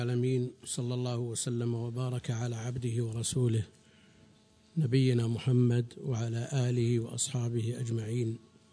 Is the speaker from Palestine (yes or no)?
no; Buraydah, Al-Qassim, Saudi Arabia; نشأت كما ينشأ أقراني في بلدي بريدة في السنوات الأولى طفلا